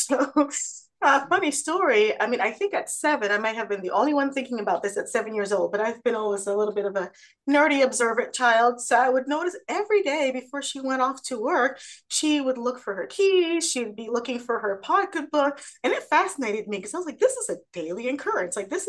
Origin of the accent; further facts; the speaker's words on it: New York City, New York, United States; also born or lived in South Florida; now in North Carolina, United States; I'm from New York City. Born in Brooklyn, New York. I've been a transplanted North Carolinian for almost 25 years now.